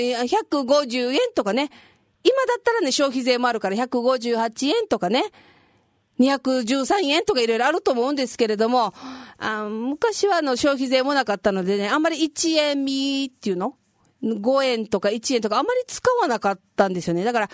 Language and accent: Japanese; Okinawa, Japan; 小学校の時はね、あの、コザに住んでたもんですから、